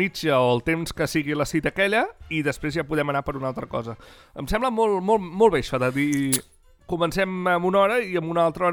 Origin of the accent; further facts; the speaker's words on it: Catalonia, Spain; jo sempre dic que sóc de l'Empordà jo.